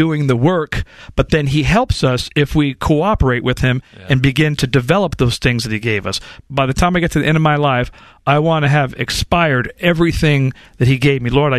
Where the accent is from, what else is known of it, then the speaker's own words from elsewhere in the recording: Compton, California, United States; I grew up in South Central Los Angeles for the first part of my life, an area known as Compton.